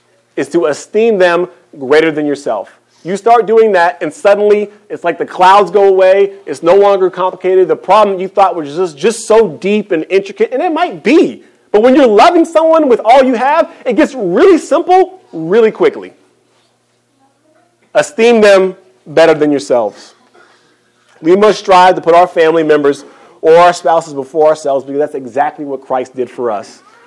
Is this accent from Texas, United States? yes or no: yes; Texas, United States; You know, I was raised in God's country here in Texas.